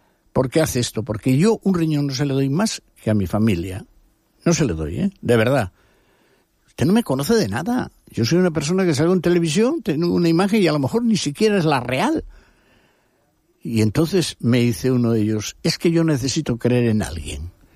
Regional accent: Cantabria, Spain; porque yo soy profundamente español, uh-huh, por ser cántabro, ¿no?

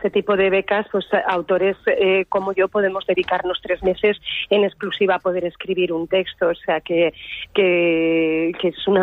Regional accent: Alzira, Valencian Community, Spain; Yo soy de Alcira, sí, eso es, de un pueblecito de Valencia

